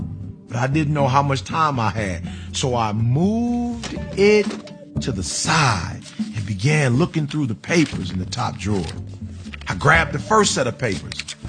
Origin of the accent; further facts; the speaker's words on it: Chicago, Illinois, United States; born there; It indicated that I was born in Chicago within city limits.